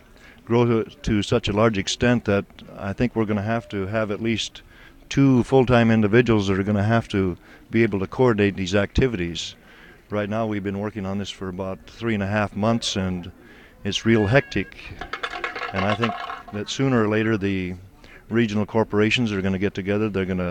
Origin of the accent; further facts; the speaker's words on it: Nome, Alaska, United States; and I'm from Nome, Alaska.